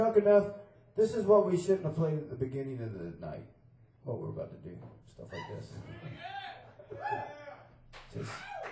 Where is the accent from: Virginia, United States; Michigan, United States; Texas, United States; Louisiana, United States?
Louisiana, United States; You know, obviously, y'all know I'm from Louisiana.